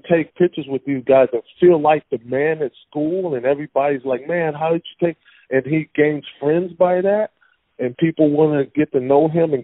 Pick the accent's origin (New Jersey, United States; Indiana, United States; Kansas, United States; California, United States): California, United States; Pasadena; You know, I went from being with my friends growing up in Pasadena to moving to Glendora and having to start all over again with trying to make friends.